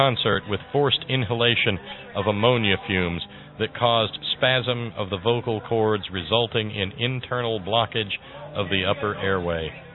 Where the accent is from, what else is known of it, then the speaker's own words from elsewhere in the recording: the South, United States; See, I'm from the South, I know.